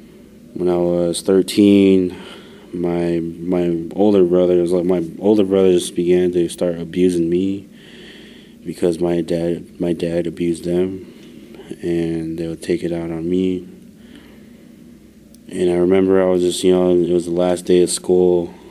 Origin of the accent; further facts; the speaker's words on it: Lapwai, Idaho, United States; I'm Nespers, I'm from Lapway, Idaho. Growing up, you know, I grew up in a domestic violent home.